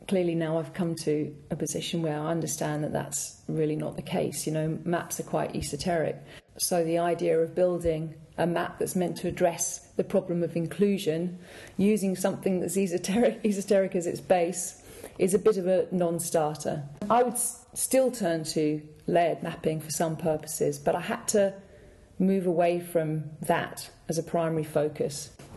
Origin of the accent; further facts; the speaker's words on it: Colchester, East of England, United Kingdom; Although I've moved about, I was born and brought up in Colchester, and post-paralysis in 1995, I came back here to live.